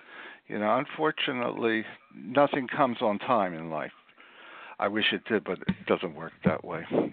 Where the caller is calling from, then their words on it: Lewes, Delaware, United States; I'm calling from Lewis, Delaware.